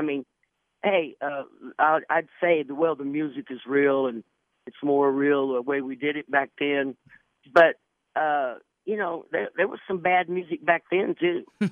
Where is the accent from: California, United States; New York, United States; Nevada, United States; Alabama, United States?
Nevada, United States; Las Vegas; I come from Las Vegas, that's where I live, me and my dad, and came to Nashville for 2 weeks